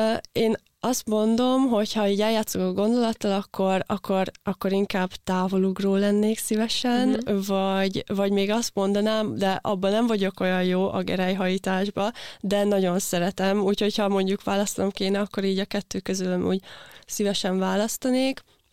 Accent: Kecskemét, Bács-Kiskun, Hungary; mivel otthon Kecskeméten voltak ilyen gyerekversenyek

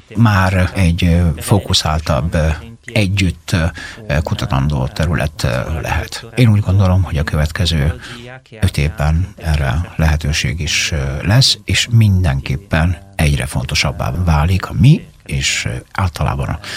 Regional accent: Veneto, Italy; Én Észak-Olaszországból jövök, a családom észak-olaszországi Cadore vidékéről, tehát nálunk az alaplátványa hegyek voltak.

